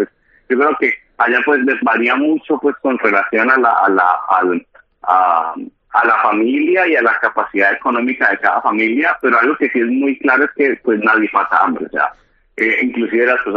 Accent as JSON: {"language": "Spanish", "country": "Colombia", "said": "como por ejemplo en mi tierra que es muy diferente del resto de Colombia"}